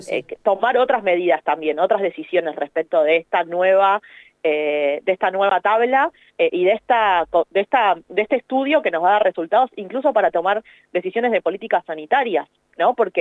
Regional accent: Argentina

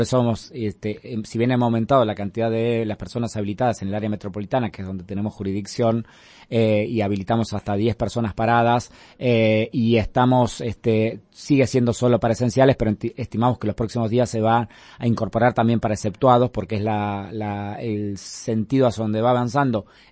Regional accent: Junín, Buenos Aires Province, Argentina; yo soy de Junín, ustedes saben

